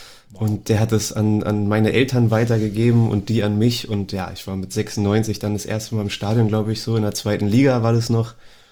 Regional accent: Berlin, Germany; Ich bin auch gebürtiger Berliner natürlich, aus Zehlendorf ursprünglich, hab in Berlin irgendwie auch gefühlt überall schon gelebt, in Friedrichshain, Charlottenburg, mittlerweile wohne ich in Neukölln.

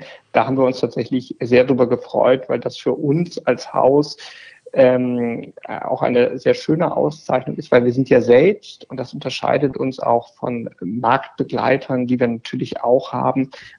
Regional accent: Bremen, Germany; born there; now in Hamburg, Germany; auch wenn ich gebürtiger Bremer bin.

